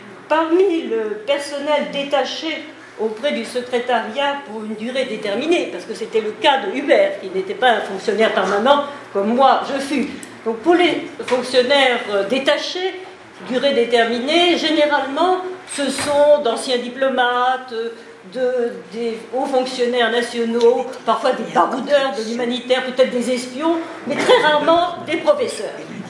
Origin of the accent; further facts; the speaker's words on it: France; le professeur Thierry et moi-même, nous étions bien français. Bon, peut-être parce que, à cause de notre accent, quand nous parlions anglais